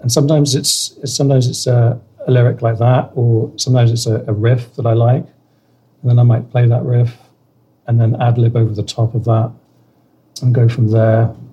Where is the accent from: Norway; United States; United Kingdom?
United Kingdom; England; accent: English; my mother's Northern Irish Protestant, father Southern Irish Catholic. So there's this kind of, and then I grew up in England, so I ended up with an English accent.